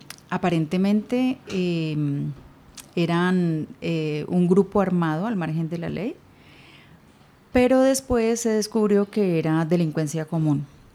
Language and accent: Spanish; Valle del Cauca, Colombia; moved away as an adult; also born or lived in Nariño; now in United States; yo soy de Nariño, Colombia, y como a la edad de un mes me vine a vivir para el Valle. Acá estuve viviendo muchos años y a nivel, más o menos a la edad de 45 años me fui a vivir para Estados Unidos.